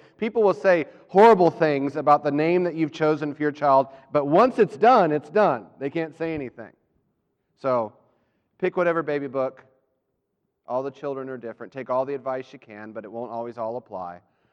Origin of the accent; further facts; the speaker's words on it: Alabama, United States; Growing up in Alabama, there are two areas where advice always came into play.